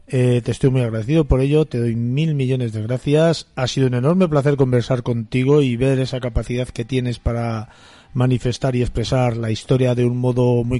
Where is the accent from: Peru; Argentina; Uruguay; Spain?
Spain; yo que lo vivo muy de cerca en la España, voy a decir profunda, entre comillas, de Castilla.